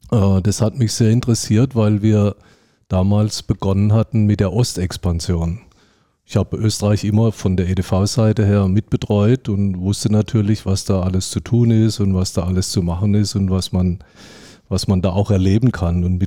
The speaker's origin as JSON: {"language": "German", "country": "Germany", "said": "Ich bin Deutscher und habe auch in Deutschland studiert."}